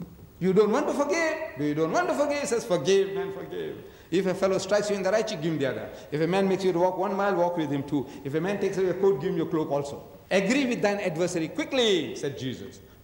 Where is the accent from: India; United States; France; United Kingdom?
India; I am an Indian.